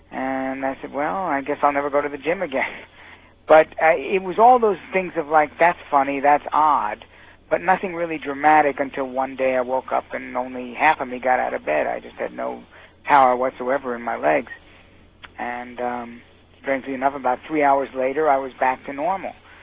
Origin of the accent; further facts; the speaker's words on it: Bronx, New York, United States; I mean, I grew up in the Bronx in New York. That's a pretty cold climate.